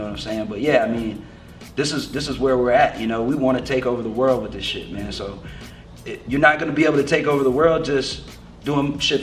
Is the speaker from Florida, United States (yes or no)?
no; North Carolina, United States; I'm from North Carolina originally.